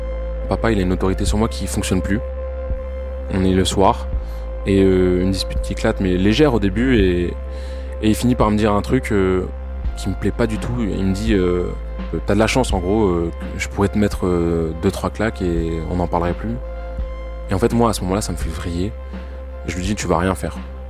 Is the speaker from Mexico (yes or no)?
no; France; Je suis français, j'ai 27 ans.